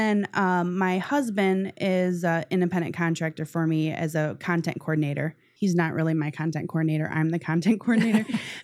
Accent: North Branch, Michigan, United States; I was from North Branch, Clifford area. We went shopping in Lapeer.

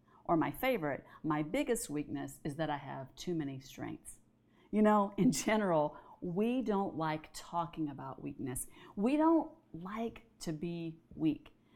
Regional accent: Texas, United States; We grew up in Texas. It was kind of like you just buck up and do it.

